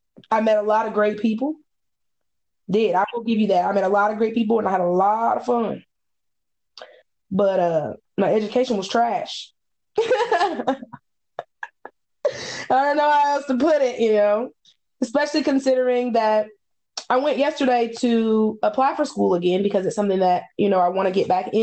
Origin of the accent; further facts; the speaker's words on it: Georgia, United States; And it's crazy because I grew up in Georgia and now she's in Georgia.